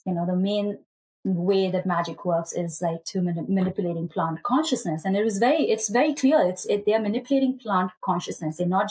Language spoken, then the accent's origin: English; India; we kind of talked a little bit about how I grew up in India